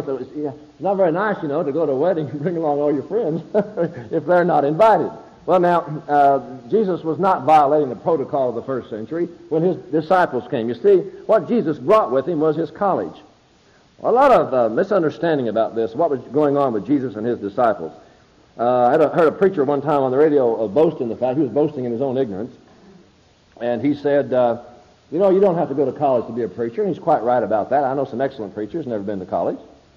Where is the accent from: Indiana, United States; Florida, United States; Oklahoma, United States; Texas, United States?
Indiana, United States; I know I was a little boy growing up in Lawrence County, Indiana, and I come from a big family.